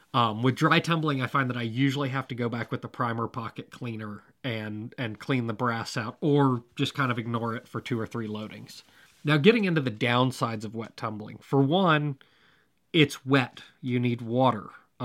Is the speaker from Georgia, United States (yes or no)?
yes; Georgia, United States; They're actually out of my home state of Georgia.